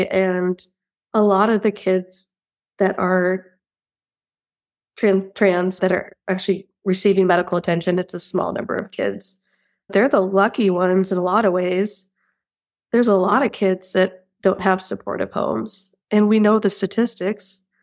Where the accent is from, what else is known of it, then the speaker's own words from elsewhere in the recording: Washington, United States; moved away as an adult; now in Alaska, United States; I came to go to college back in the 90s and met an Alaskan. I'm originally from Washington State. Met my husband, and 20-something odd years later, we were happy to raise the kids here